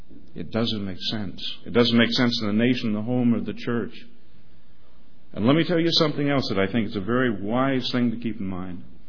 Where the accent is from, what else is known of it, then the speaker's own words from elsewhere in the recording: Canada; As a Canadian, we should love our country and love it well and appreciate it for what it is, not have some kind of complex about it.